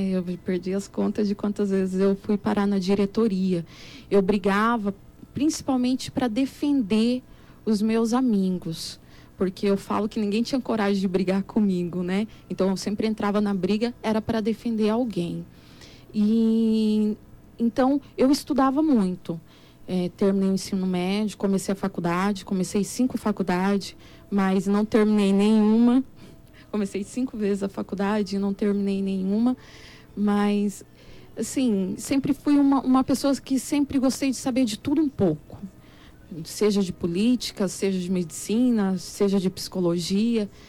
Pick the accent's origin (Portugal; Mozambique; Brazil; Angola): Brazil; Dourados, Mato Grosso do Sul; eu sou natural aqui de Dourados mesmo, nasci aqui. 36 anos vivendo nessa terra maravilhosa. E meu marido também, somos filhos da terra.